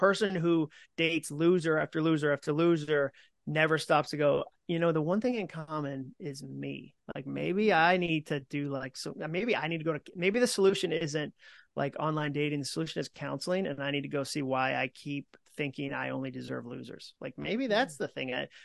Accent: Massachusetts, United States; I don't know if it's because I grew up in Mass and like where the winters are hard, dude

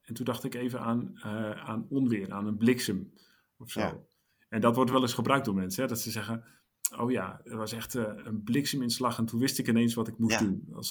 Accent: Netherlands; dat wij in Nederland, als Nederlanders, in onze cultuur van West-Europa, eigenlijk best wel kairos kennen.

